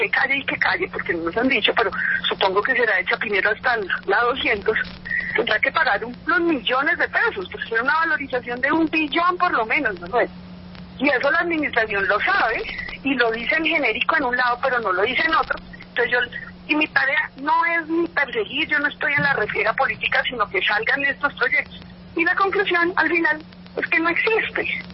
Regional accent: Bogotá, Colombia; porque vengo de Bogotá, pues tengo el contexto

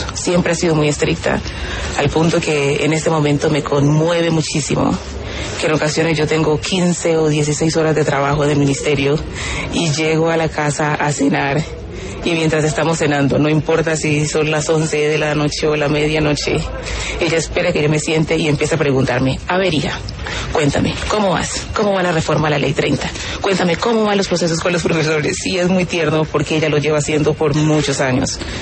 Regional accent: Istmina, Chocó, Colombia; also born or lived in Cali; Allí regresamos al municipio de Ismina, al departamento del Chocó, y desde preescolar estudié en la Escuela Normal Superior Nuestra Señora de las Mercedes

